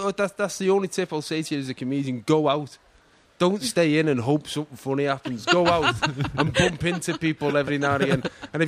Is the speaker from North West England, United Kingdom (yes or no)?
yes; Liverpool, North West England, United Kingdom; I'm from Liverpool.